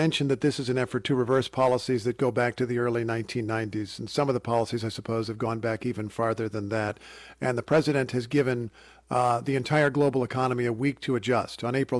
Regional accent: Indiana, United States; Sean Fain is from Kokomo, an old auto town in my home state of Indiana.

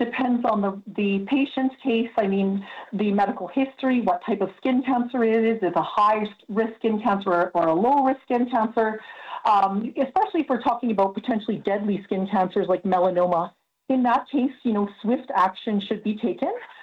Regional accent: Canada; and I'm Canadian, okay, we use many different terms.

